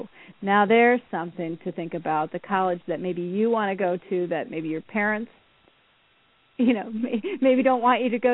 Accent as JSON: {"language": "English", "region": "Iowa", "country": "United States", "tie": "born or raised there", "said": "I was raised in Iowa, and I'm like, well, you know, I guess the next logical step is the University of Iowa."}